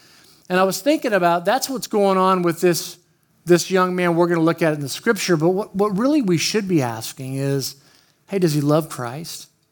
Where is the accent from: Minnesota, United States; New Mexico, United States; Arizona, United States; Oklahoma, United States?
Oklahoma, United States; Oklahoma City; And I grew up in Oklahoma City area, and there was a station called KJ103.